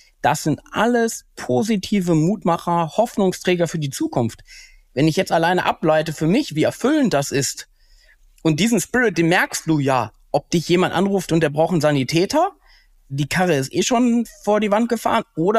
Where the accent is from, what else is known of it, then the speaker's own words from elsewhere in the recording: North Rhine-Westphalia, Germany; ich bin Ostwestfale